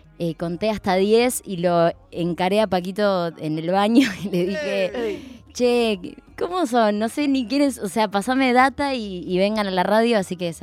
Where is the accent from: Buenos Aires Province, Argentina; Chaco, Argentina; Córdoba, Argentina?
Buenos Aires Province, Argentina; Banfield; Yo soy zona sur de Banfield